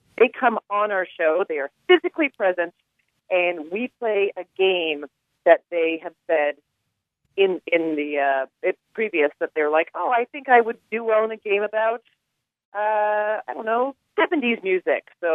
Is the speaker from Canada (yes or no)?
yes; Canada; and I'm Canadian.